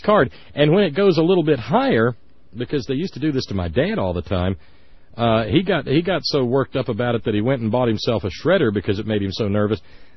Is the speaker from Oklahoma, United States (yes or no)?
no; Alabama, United States; we get down to Alabama at the time, and it's been years, for the WC Handy Music Festival there in my hometown